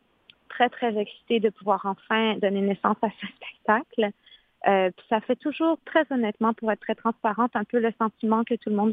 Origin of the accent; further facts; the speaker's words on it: Quebec, Canada; Chez moi, au Québec, là où on commençait à me connaître